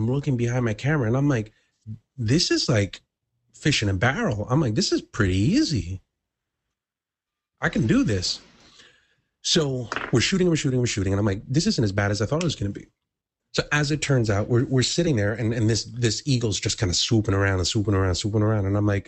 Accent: Bronx, New York, United States; And considering the fact that I'm like, I'm from the Bronx.

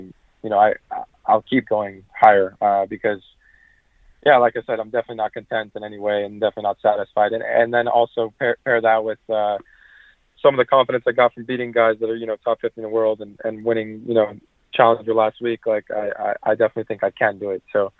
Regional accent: New York City, New York, United States; I grew up in New York City and then played a little bit on green clay in Florida before college

